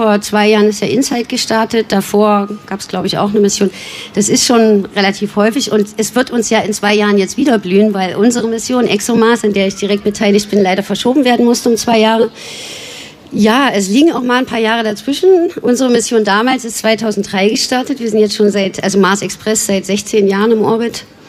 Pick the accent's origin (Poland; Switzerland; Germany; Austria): Germany; Jena, Thuringia; also ich komme ja aus Jena und da stand natürlich ein Planetarium, in das ich als Kind gern gegangen bin.